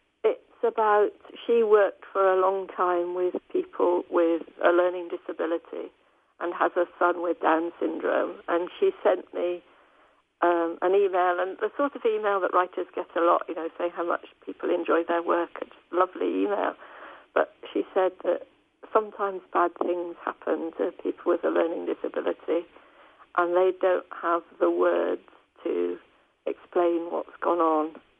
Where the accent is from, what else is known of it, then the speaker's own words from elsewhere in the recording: Barnstaple, South West England, United Kingdom; I grew up in Barnstaple, which is the main town in North Devon. Okay. Still a small market town, not a city at all. But that's where I grew up there, yeah.